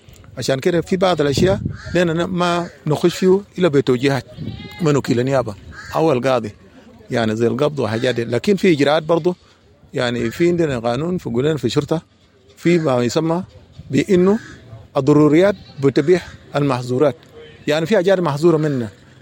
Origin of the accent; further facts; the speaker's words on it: South Sudan; بعد ما نحن استغلينا طبعا من السودان بقى عندنا قوانين بتاع الشرطة بتاع جنوب السودان.